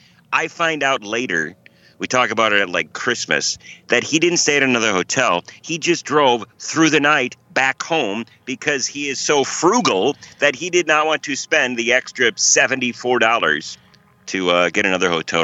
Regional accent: Wisconsin, United States; now in Arkansas, United States; But Milwaukee, Wisconsin, obviously we're both from Wisconsin.

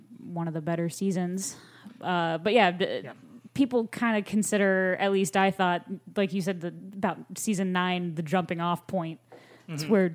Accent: Columbus, Ohio, United States; I'm not from here. I grew up in Columbus, so probably had a different lineup on our Fox affiliate

